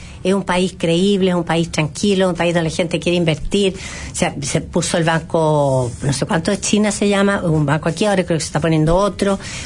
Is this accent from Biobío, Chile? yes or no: no; Constitución, Maule, Chile; born there; Yo nací en el Maule, yo nací en Constitución.